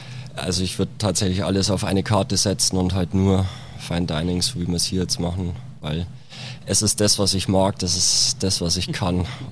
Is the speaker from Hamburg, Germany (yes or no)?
no; Schrobenhausen, Bavaria, Germany; mein Traum war tatsächlich ein kleines Restaurant in meiner Heimatstadt Schrobenhausen.